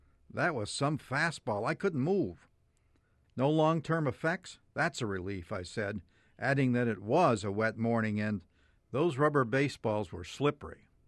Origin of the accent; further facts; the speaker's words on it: Woodstock, Vermont, United States; had a baseball team that sometimes came the 10 miles south to my hometown of Woodstock to play a team I belonged to, on the diamond at Vail Field. It was the early 50s, and I was about 12 years old.